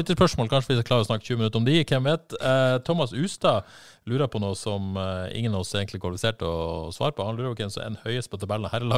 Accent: Bergen, Vestland, Norway; Og det synes jeg for så vidt må være greit som bergenser

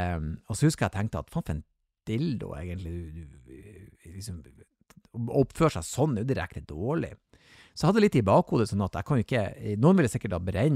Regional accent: Nordland, Norway; Så humoren og fandivoldskheten i oss nordlendinger, den skinner gjennom etter en stund.

